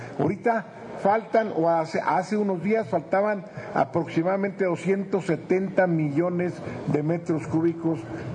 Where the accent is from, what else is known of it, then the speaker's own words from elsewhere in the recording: Mexico; El tratado, como mexicanos, a todos nos interesa que se cumpla